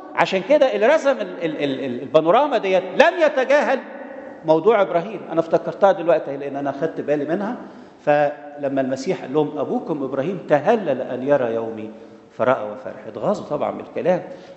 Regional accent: Egypt; احنا مش ولاد إبراهيم حسب الجسد، احنا مصريين جذورنا فرعونية

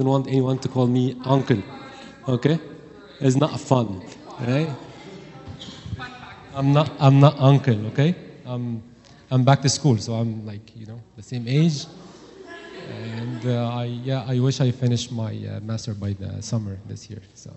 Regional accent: Ottawa, Ontario, Canada; I'm from Ottawa

